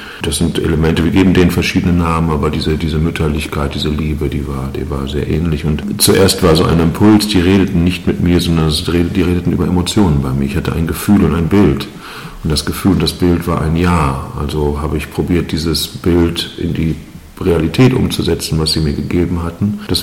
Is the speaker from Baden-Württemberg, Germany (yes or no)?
no; Bochum, North Rhine-Westphalia, Germany; ich bin aus Nordeuropa, ich bin in Westdeutschland, in Bochum aufgewachsen